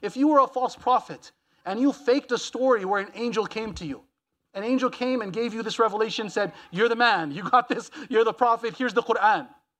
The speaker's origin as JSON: {"language": "English", "town": "Montreal", "region": "Quebec", "country": "Canada", "tie": "born or raised there", "lives_now": "Toronto, Canada", "said": "that's what I deal with a lot in Toronto and where I grew up in Montreal"}